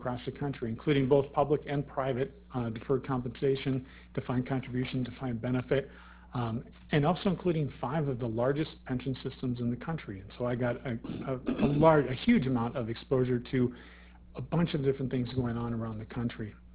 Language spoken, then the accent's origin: English; Thompson, North Dakota, United States; I am a North Dakotan. I grew up in Thompson, North Dakota, just south of Grand Forks.